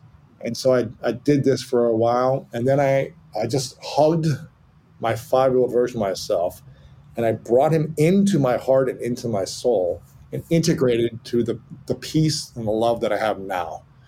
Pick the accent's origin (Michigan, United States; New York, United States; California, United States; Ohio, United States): Ohio, United States; This is like stuff that would be against the code of an athlete, essentially, growing up in Ohio.